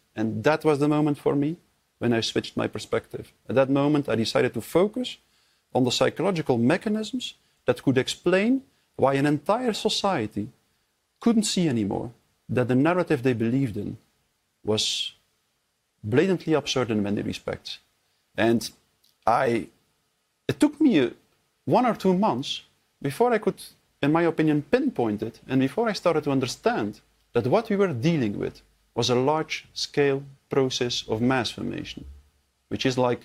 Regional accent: Belgium; I'm from Belgium, as you said. A professor in clinical psychology at Ghent University. I also have a master in statistics.

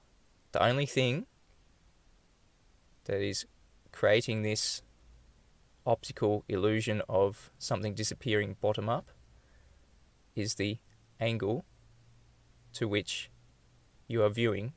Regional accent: Australia; from Australia

